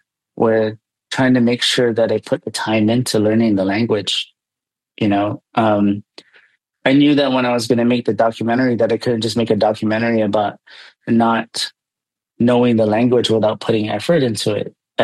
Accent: Guam; And here we are from Guam, like we're speaking the native tongue when we perform, but not so much when we're talking to each other.

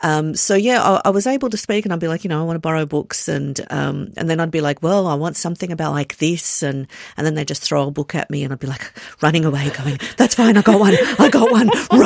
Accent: St Albans, Victoria, Australia; I'm Bosnian. And they're like, oh, so you were born in Bosnia. No, I was born in Australia. Oh, so you're Australian. Then I tried once, I'm Australian Bosnian. And they're like, which one of your parents is Australian? Which one is Bosnian? And then I got a bit stroppy where it's like, where are you from? St. Albans.

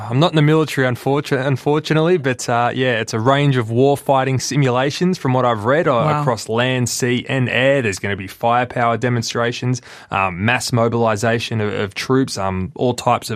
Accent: Canberra, Australian Capital Territory, Australia; I understand you spent some time in my hometown of Canberra.

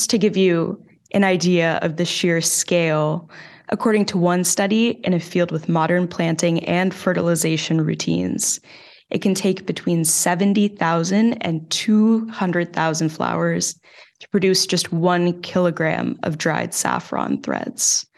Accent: Iowa, United States; I'm originally from Iowa, which is a small agricultural state in the middle of the United States.

